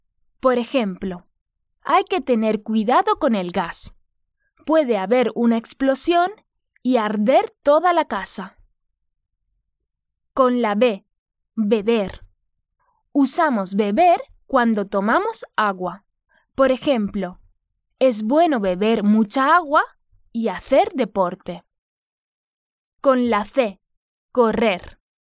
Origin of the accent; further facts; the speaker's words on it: Málaga, Andalusia, Spain; Soy de Málaga, una ciudad en la Costa del Sol, al sur de España. Y allí estas cosas no pasan. Nunca nieva.